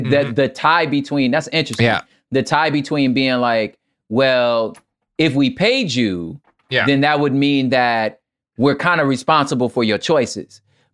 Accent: United States; It's also a side note as an American, how often governments get overthrown.

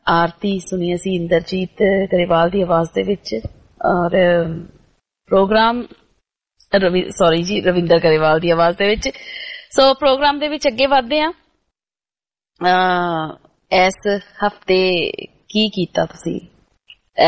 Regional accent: Punjab, India; moved away; ਲੱਗਦਾ ਅਸੀਂ ਸਾਰੇ ਉਡਾਰੀਆਂ ਮਾਰ ਕੇ ਇੱਕ ਵਾਰੀ ਪੰਜਾਬ ਜਾ ਆਉਂਦੇ ਹਾਂ, ਤੇ ਉਹ ਵਾਲੇ ਦਿਨ ਯਾਦ ਕਰਕੇ ਆਉਂਦੇ ਹਾਂ ਜਦੋਂ ਸਾਡੇ ਬਚਪਨ ਦੇ ਵਿੱਚ ਅਸੀਂ ਉਹ ਤਿਉਹਾਰ ਕਿੱਦਾਂ ਮਨਾਉਂਦੇ ਹੁੰਦੇ ਸੀਗੇ

